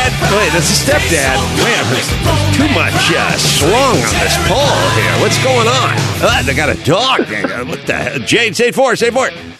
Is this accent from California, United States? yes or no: yes; North Hollywood, California, United States; so I grew up in North Hollywood. So there wasn't really a lot of who's coming to town.